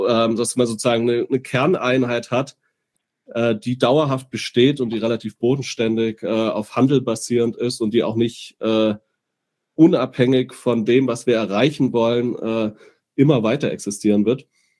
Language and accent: German; Southern Germany, Germany; born or raised there; now in Greifswald, Germany